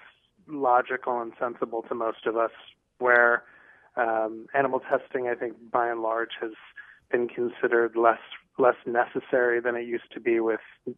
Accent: Midwest, United States; I grew up in the Midwest, and grew up a meat and potatoes person.

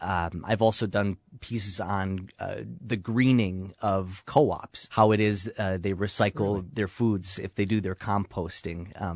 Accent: Chippewa Falls, Wisconsin, United States; also born or lived in Florida; I was all of 1 or 2 years old when I moved back to Chippewa Falls, so this is my hometown.

